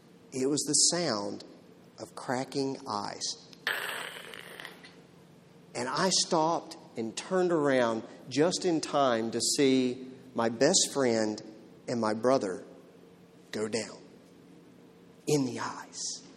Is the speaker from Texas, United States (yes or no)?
yes; Lubbock, Texas, United States; When I was a kid, I grew up in West Texas, as Russ already told you, and living in Lubbock, probably maybe once, twice a year, you'd get a great snow.